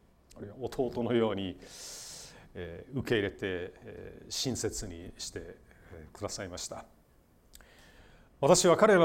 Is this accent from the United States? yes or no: yes; Wisconsin, United States; Japanese is a second language; now in Japan; ウィスコンシン州という州があって私はそこの出身なんです。